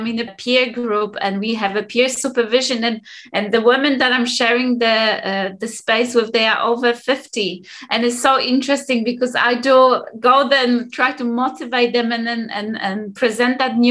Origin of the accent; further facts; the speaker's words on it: Poland; now in United Kingdom; So I'm based in UK. I'm from Poland. That's original background. However, I've got German DNA, I've got Russian DNA, I've got Jewish DNA